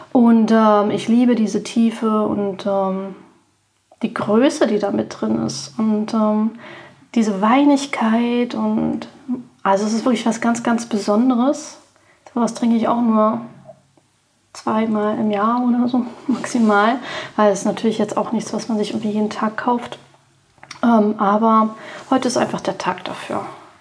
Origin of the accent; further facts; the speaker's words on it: Berlin, Germany; born there; Ich bin geborene Berlinerin und betreibe hier seit 10 Jahren das Zwei-Sterne-Restaurant Tim Rau